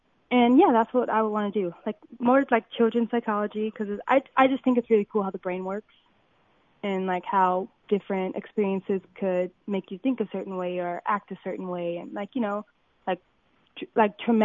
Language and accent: English; Compton, California, United States; It was fun. I mean, I felt like I had a regular childhood.